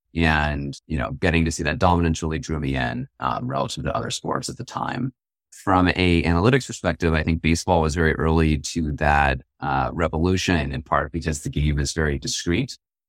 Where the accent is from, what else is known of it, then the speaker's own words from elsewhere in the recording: Marin County, California, United States; I grew up in Marin County. That's across the Golden Gate Bridge. It's a beautiful place to grow up.